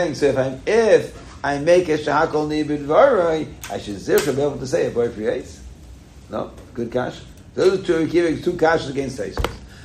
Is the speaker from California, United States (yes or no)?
no; Brooklyn, New York, United States; Brooklyn, I come from Avenue O and 9th. That's where I come from